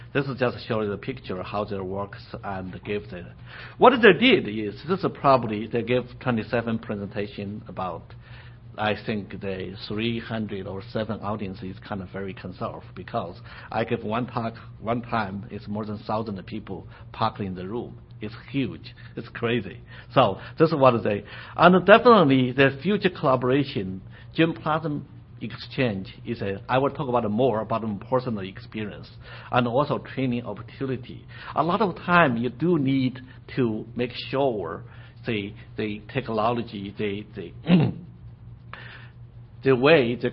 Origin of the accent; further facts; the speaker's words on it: China; English is a second language; because I'm originally from China.